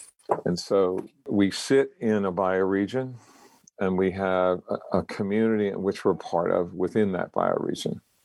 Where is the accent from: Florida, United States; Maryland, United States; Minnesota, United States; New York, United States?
Maryland, United States; Baltimore; I experienced that as a citizen and child growing up in Baltimore City.